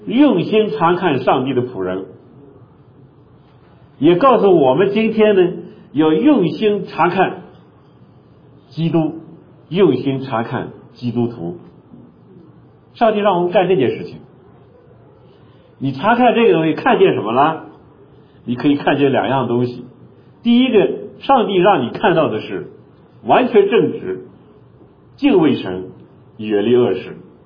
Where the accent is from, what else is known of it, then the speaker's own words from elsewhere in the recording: China; 我们中国人结婚的时候写的最多的春联是什么？